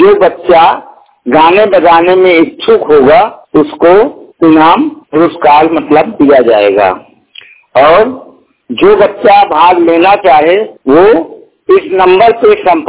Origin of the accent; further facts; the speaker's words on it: Fatehpur, Uttar Pradesh, India; मैं फतेहपुर का निवासी हूं।